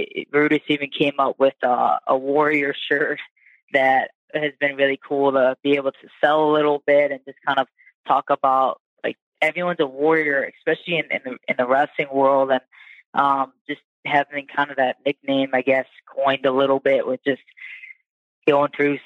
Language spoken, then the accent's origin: English; Cleveland, Ohio, United States; In Cleveland, and especially in Cleveland, since this is my hometown, I wanted to leave a lasting memory for all the people that helped support me as I grew up in the area.